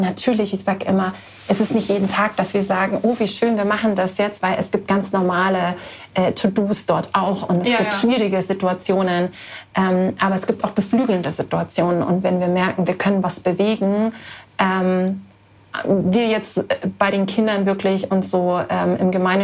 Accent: Garmisch, Bavaria, Germany; wir kommen beide aus Garmisch, wir haben selber Abiturjahrgang

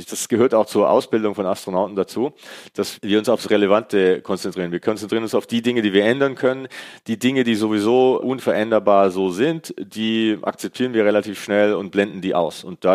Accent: Künzelsau, Baden-Württemberg, Germany; Ich bin ja selbst in Künzelsau aufgewachsen, nicht weit weg von Lampoldshausen.

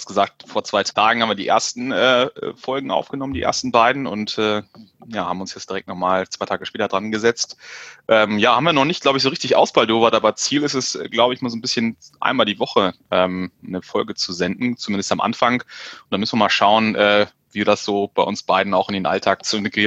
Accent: Celle, Lower Saxony, Germany; born there; also born or lived in Düsseldorf; Ich bin gebürtiger Zeller in der Nähe von Hannover. Da lebe ich jetzt auch wieder in der Nähe von Hannover, dem ich lange Zeit auch in Düsseldorf gelebt habe, wo ich auch immer noch arbeite. Also bin Norddeutscher, wenn man so möchte.

